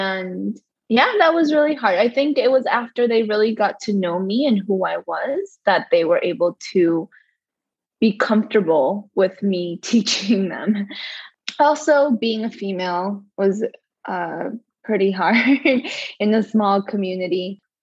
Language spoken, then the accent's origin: English; Peru; it's okay to be biracial, and explain to them like your struggles, like growing up in Peru, moving on, da da da.